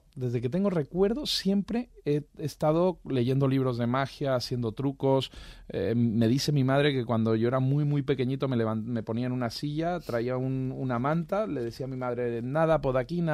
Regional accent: Mexico; born there; Cada uno se fue a estudiar a México y se quedaron a vivir ahí y yo nací en México.

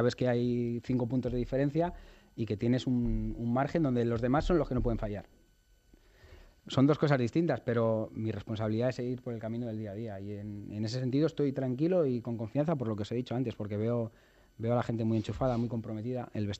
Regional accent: Madrid, Community of Madrid, Spain; en mi caso soy de Vallecas, me siento un privilegiado.

